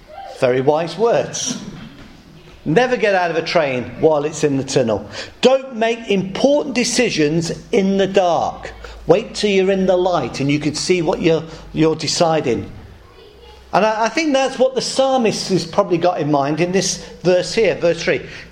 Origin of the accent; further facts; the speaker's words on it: England, United Kingdom; I grew up in the Midlands.